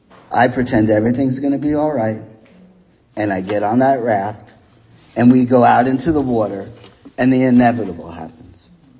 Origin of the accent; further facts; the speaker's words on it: New Jersey, United States; I'm from New Jersey, and every summer we used to get this little crappy little bungalow on the Jersey Shore.